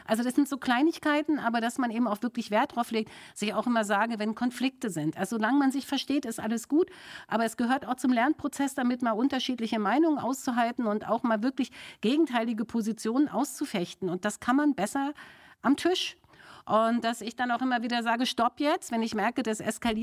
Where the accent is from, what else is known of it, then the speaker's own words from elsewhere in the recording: Berlin, Germany; bin ja selber Berlinerin.